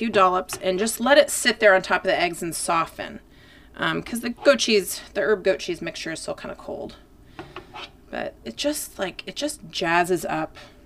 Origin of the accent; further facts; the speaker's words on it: Alaska, United States; I grew up on Chena Hot Springs Road.